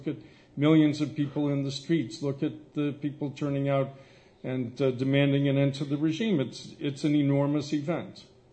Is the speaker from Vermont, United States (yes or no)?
no; Los Angeles, California, United States; moved away as an adult; Los Angeles is my hometown. I was born here at Good Samaritan Hospital a very long time ago. My father worked for Walt Disney, so there is no more pure Southern Californian than I.